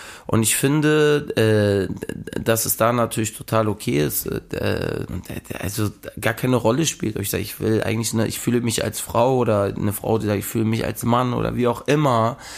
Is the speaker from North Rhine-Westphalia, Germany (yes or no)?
no; Hamburg, Germany; ich bin in der Schanze groß geworden und ich war eigentlich der einzige deutsche Junge, ja, oder nicht türkische Junge.